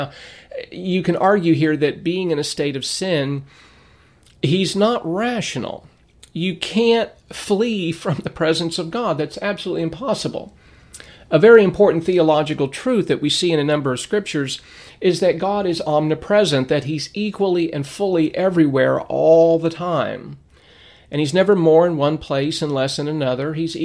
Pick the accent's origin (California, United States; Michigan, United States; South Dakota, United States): California, United States; Lancaster; when I was a young boy growing up in Lancaster, California in the 70s